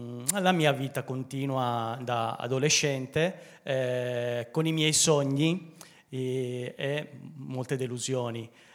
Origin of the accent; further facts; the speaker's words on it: Sicily, Italy; also born or lived in Germany; Io sono nato in Germania, contrariamente a quello che si può pensare, perché sono siciliano. Sono cresciuto fino all'età di 6 anni in Germania.